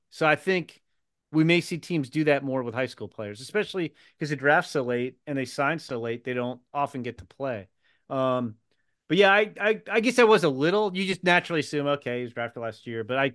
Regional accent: Oakton, Virginia, United States; I grew up in Oakton.

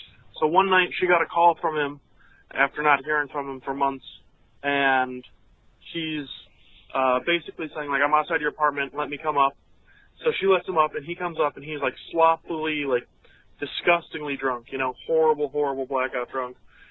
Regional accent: Chicago, Illinois, United States; and we're from Chicago, so, you know, we love Anthony

